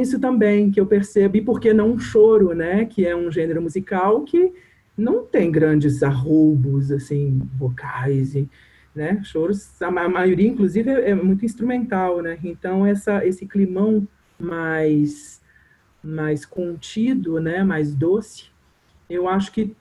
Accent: Minas Gerais, Brazil; Sou mineira, né, e tal, e o mineiro é muito católico, né, assim, tem aquela coisa mais rígida ali, eu venho de uma família onde, todo mundo católico

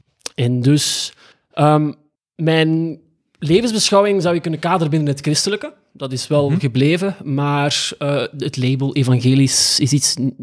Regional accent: Ypres, Flanders, Belgium; Ik ben 20 jaar opgegroeid in dezelfde kerk in Ieper, waar ik opgegroeid ben.

